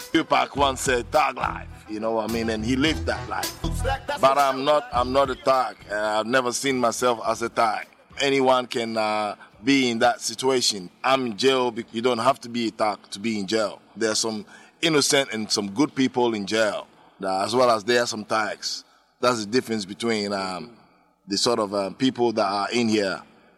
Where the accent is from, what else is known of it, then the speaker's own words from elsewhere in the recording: Ghana; moved away as an adult; now in Australia; From Ghana, Netherlands, the West African nation, the west coast of Africa.